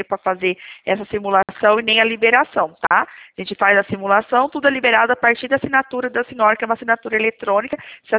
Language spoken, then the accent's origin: Portuguese; Leme, São Paulo, Brazil; Eu sou aqui do estado de São Paulo, interior Leme.